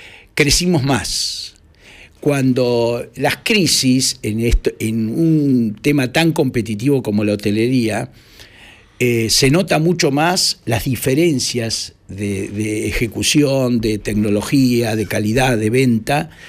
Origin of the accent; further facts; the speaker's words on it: Argentina; Estamos acostumbrados porque somos argentinos y porque hemos pasado las mil y una.